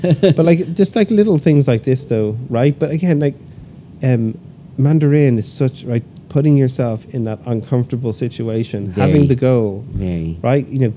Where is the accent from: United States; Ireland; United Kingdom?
Ireland; well, it's the same in Ireland where I grew up, right? Ireland's obviously colonized by the British.